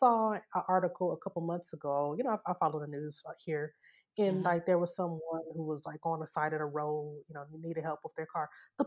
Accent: Detroit, Michigan, United States; I mean, I don't do it because I'm from Detroit

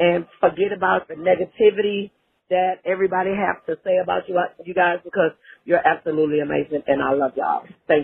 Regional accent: Houston, Texas, United States; I am from Houston, Texas, and I absolutely love you guys.

